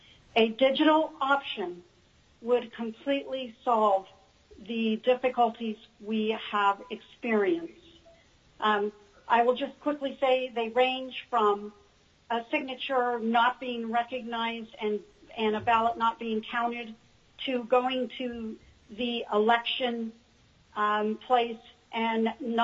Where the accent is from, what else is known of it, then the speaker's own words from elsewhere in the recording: Anchorage, Alaska, United States; I am from Anchorage